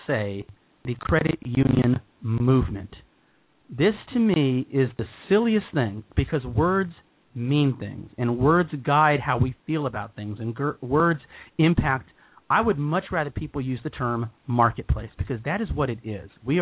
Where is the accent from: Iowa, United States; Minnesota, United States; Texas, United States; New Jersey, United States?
Texas, United States; I'm an American, and so are you. I'm a Texan.